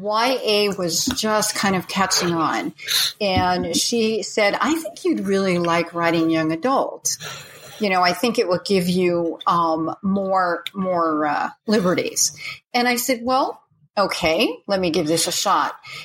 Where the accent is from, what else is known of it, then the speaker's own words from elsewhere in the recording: New York, United States; When I was about 13, I'm originally from New York, and they had a contest at my school, and it was citywide.